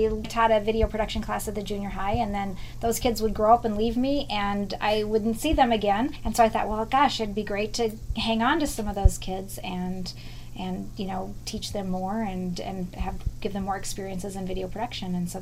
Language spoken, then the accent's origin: English; South Dakota, United States; I went to school in South Dakota State University, because I grew up in the Black Hills, and came to Minneapolis